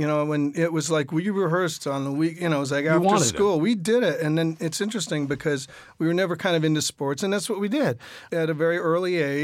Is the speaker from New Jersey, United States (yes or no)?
yes; Englewood, New Jersey, United States; also born or lived in Bronx; I was born in the Bronx, raised in Englewood, New Jersey.